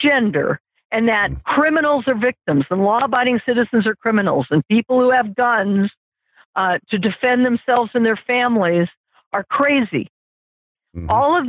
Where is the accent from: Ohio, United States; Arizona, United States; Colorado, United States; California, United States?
Colorado, United States; Denver; a beautiful, beautiful city where I grew up in Denver, Colorado